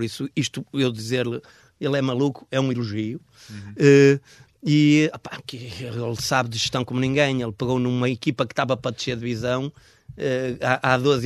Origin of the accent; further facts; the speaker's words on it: Braga, Portugal; É natural porque eu cresci em Braga. Eu sou um homem, sou um bracarense, com sinais de um bracarense.